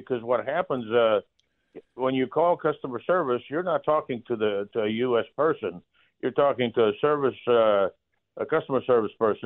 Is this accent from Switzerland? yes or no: yes; Switzerland; I am from Switzerland.